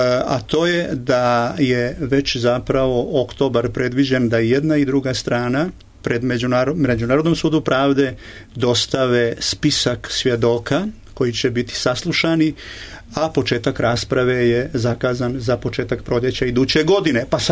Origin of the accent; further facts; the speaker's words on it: Croatia; Ja sam se samo plašio kao Srbin iz Hrvatske da će do toga zaista doći